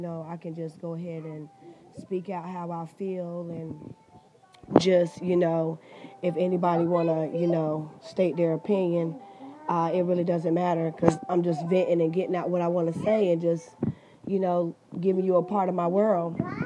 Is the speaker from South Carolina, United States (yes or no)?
yes; South Carolina, United States; now in New York, United States; I'm originally from South Carolina, generated over in North Carolina. So I'm just from the Carolinas. I generated from Carolina, moved up to New York City.